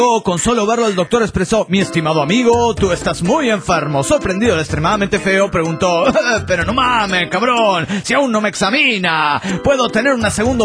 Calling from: Cochabamba, Bolivia; de Cochabamba, Bolivia.

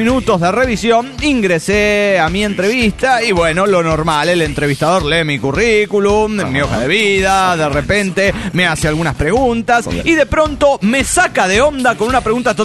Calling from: New Jersey, United States; de New Jersey.

